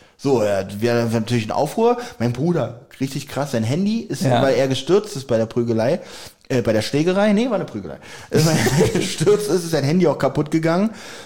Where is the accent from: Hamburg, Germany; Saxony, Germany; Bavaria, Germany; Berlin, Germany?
Berlin, Germany; das muss man auch als Berliner wissen.